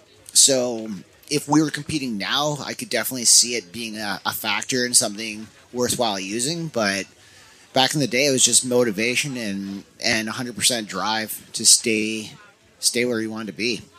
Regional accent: Vancouver, British Columbia, Canada; It's an original mountain bike film from my hometown in Vancouver, British Columbia.

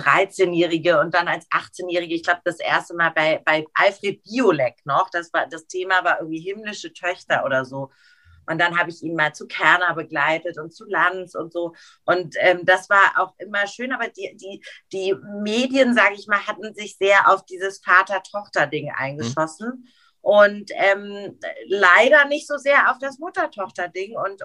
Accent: Hamburg, Germany; now in Frankfurt, Germany; mein Herz schlägt immer noch für meine Heimatstadt. Ich bin ja nun wirklich Hamburgerin. Ich kann auch so sprechen.

